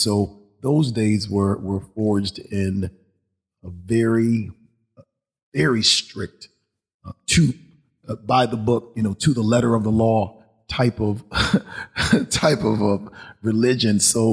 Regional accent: Hartford, Connecticut, United States; I grew up in Hartford. I was born at Mount Sinai Hospital, right on Blue Hills Avenue, and I grew up on Thomaston Street

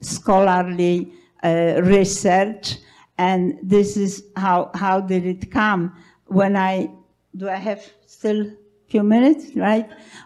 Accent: Szczecin, West Pomeranian Voivodeship, Poland; also born or lived in Kyrgyzstan; I grew up in Szczecin, a town to which I was very strongly attached

